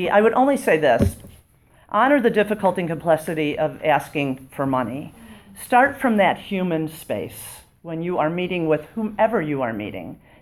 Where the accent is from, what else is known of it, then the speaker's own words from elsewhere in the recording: Detroit, Michigan, United States; born there; I was born in Detroit